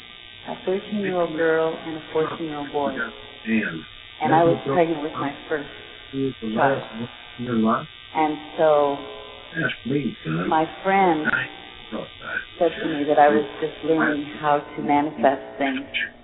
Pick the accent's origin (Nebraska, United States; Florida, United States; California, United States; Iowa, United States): Florida, United States; I'm from Florida